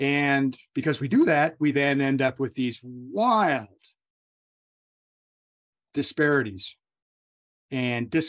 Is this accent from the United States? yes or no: yes; United States; I'm born and raised as an American, educated as an American, employed as an American, but I spent a considerable amount of time working overseas, right?